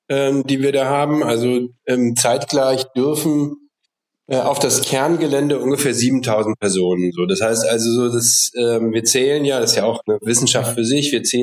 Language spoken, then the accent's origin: German; Cologne, North Rhine-Westphalia, Germany; dass ich als Kölner sehr tolerant und weltoffen bin.